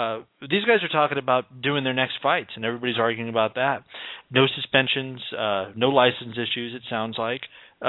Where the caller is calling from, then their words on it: Australia; Because we're calling him from Australia, so I guess it's a sort of country code issue.